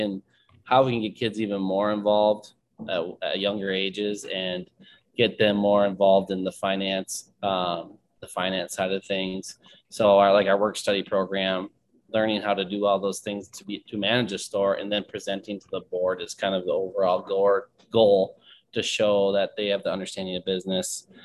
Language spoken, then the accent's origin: English; Minnesota, United States; Yeah, I'm from Minnesota. I graduated from Bemidji State University in 2009. And then I moved to South Dakota and served as a kindergarten teacher for White River School District in South Dakota for two years.